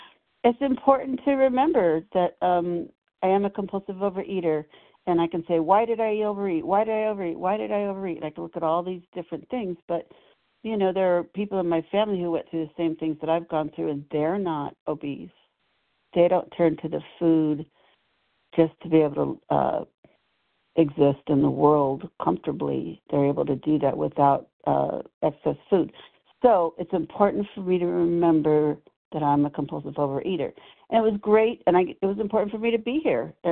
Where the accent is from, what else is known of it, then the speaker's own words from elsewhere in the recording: Nevada, United States; I'm from Nevada